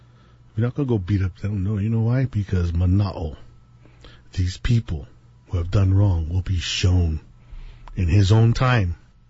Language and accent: English; Hawaii, United States; Because I am Hawaiian, like the rest of Hawaiians. You're going to attack me on my land.